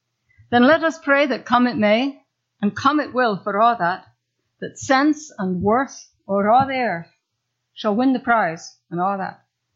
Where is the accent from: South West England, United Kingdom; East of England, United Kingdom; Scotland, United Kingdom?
Scotland, United Kingdom; it's easy for me as a Scot